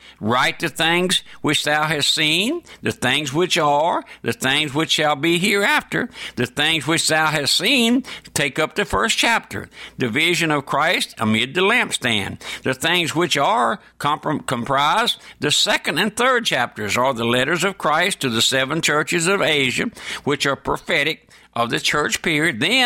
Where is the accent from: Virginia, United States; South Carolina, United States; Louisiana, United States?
Louisiana, United States; I was born and raised here in South Louisiana on a strawberry patch.